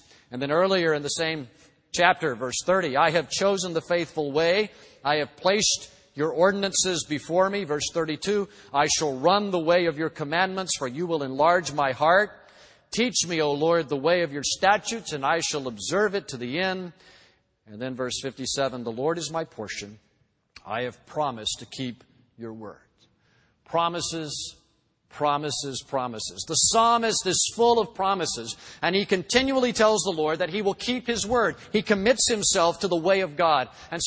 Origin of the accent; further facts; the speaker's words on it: Ocala, Florida, United States; Steve Spurrier was a big hero of mine growing up in Ocala. I was in Gator Country then.